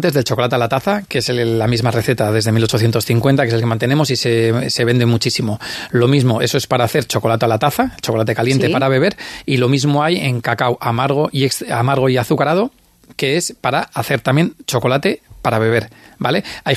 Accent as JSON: {"language": "Spanish", "region": "Basque Country", "country": "Spain", "said": "nosotros que somos de aquí, de Mendar o de San Sebastián"}